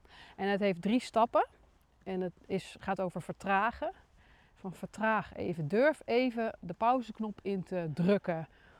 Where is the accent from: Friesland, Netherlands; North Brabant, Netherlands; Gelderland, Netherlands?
North Brabant, Netherlands; Tilburg; Het is van origine, ik kom uit Brabant, Tilburg.